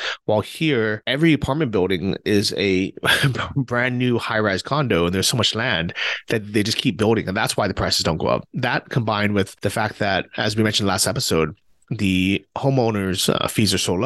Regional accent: California, United States; moved away; I started to appreciate the snow, which is something that I never thought I would growing up in California.

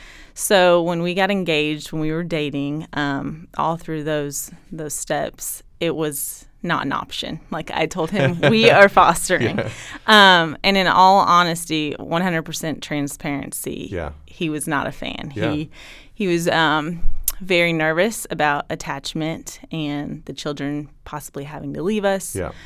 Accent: Danville, Illinois, United States; moved away as an adult; now in Georgetown, United States; I am originally from Danville, Illinois, actually. I moved here to attend college many years ago and attended Eastern Kentucky University. Met my husband, long story short, ended up staying here in Kentucky. We resided in Georgetown.

